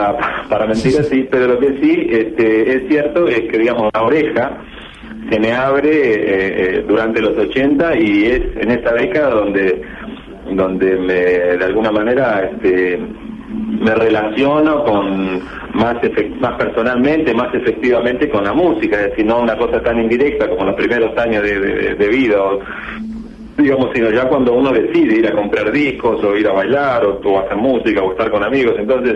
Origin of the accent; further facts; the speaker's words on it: Santa Fe, Argentina; al tocar en Rosario siempre es buena onda para nosotros, que somos santafesinos